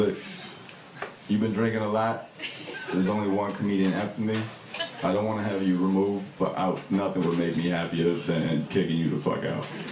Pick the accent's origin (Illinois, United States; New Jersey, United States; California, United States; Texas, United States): New Jersey, United States; I grew up in Jersey, so whenever people would talk shit to Indian people, I would just let it slide